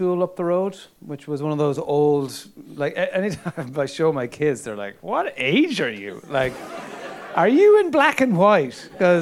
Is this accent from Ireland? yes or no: yes; Ballyclock, Munster, Ireland; I grew up in County Limerick. Yes, Ballyclock is about 5 miles from Limerick City. And I guess it was a place of, you know, tractors pulling hay and all that kind of stuff.